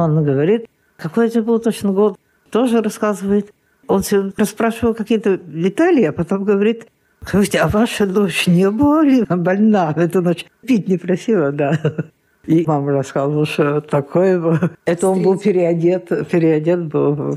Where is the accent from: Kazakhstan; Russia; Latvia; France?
France; Le Vésinet, Île-de-France; also born or lived in Chatou; я родилась тоже вот под Парижем, Шату-Круасси. Ну, сейчас там метро ходит. Мы там жили некоторое время, а потом переехали в Везины. И вот в Везины жили, пока не началась война. И вот мне было тогда 5-6-7 лет.